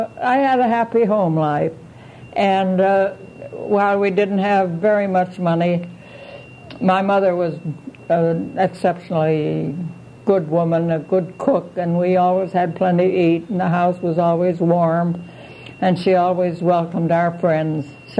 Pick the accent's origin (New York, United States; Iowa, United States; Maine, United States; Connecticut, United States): Connecticut, United States; Stratford; born there; And my birth records are in the town of Stratford, but I was born on Seaview Avenue.